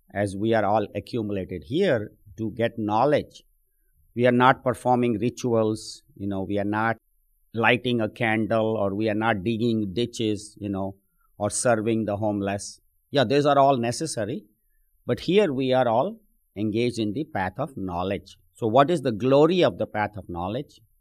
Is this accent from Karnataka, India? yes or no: no; Mumbai, Maharashtra, India; I remember I grew up in Bombay